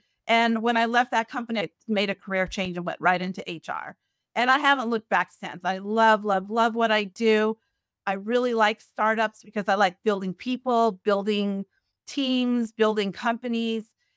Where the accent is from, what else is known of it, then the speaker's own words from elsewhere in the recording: Casper, Wyoming, United States; And I'm actually originally from Casper, Wyoming, a real small little town in Wyoming on a ranch.